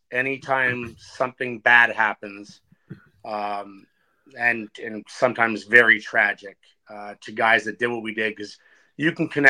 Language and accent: English; Ottawa, Ontario, Canada; from Ottawa, Ontario.